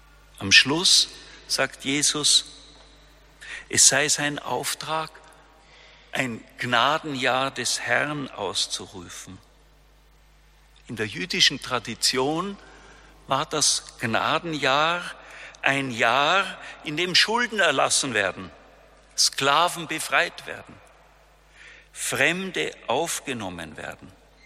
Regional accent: Austria; ob bei uns in Österreich, in Europa, das christliche Erbe, das Evangelium noch lebt und gilt

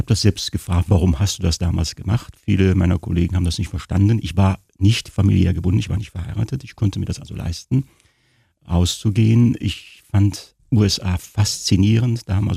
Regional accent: Cologne, North Rhine-Westphalia, Germany; moved away as an adult; ich bin in Köln zur Schule gegangen

